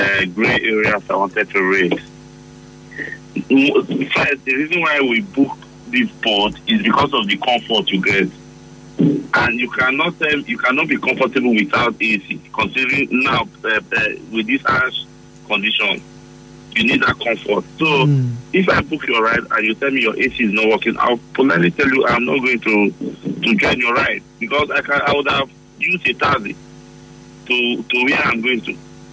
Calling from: Port Harcourt, Rivers, Nigeria; I'm calling from Port Harcourt.

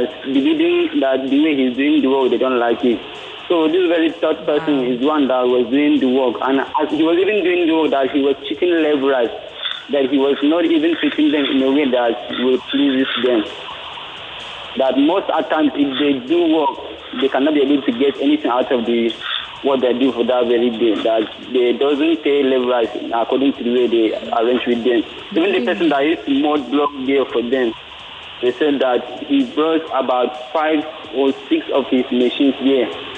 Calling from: Lekki, Lagos, Nigeria; I'm calling you from Lekki.

